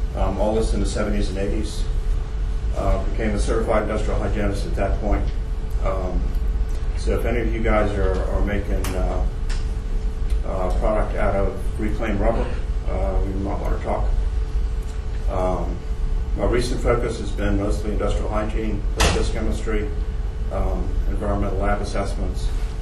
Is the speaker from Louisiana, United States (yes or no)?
yes; New Orleans, Louisiana, United States; born there; by way of background, I was born in New Orleans.